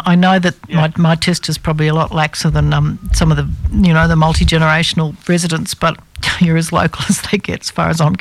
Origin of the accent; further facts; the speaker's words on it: Sydney, New South Wales, Australia; also born or lived in Wollongong; I grew up in Sydney, but I was born down in Wollongong, and I've lived up here for many years now.